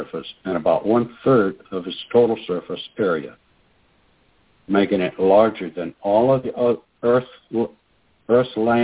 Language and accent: English; Oklahoma, United States; Good evening. … from Oklahoma. And this is the 1st of July here in the States.